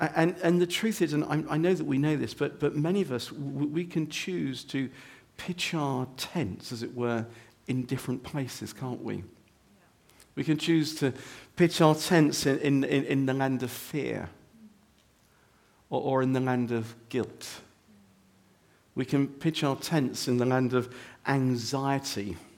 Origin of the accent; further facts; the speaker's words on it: Wales, United Kingdom; And even as an Englishman, or even those of us that are Welsh, it's hard to say